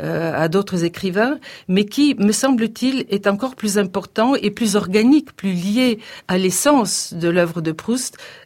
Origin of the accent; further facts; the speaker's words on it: Bulgaria; French is a second language; J'ai appris le français dans mon pays natal, la Bulgarie.